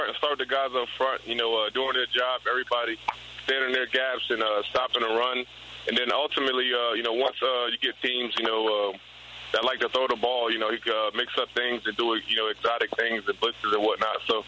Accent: New Jersey, United States; being that we're both from Jersey and we both know of each other a little bit.

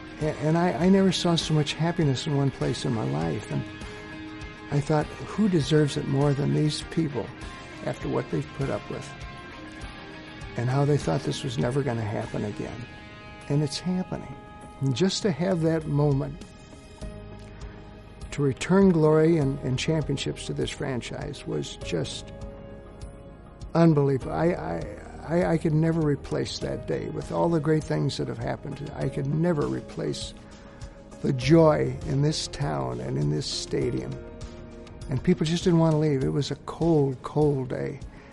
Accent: Des Moines, Iowa, United States; I grew up in Des Moines. My father ran a trucking company and wanted me to go into business with him.

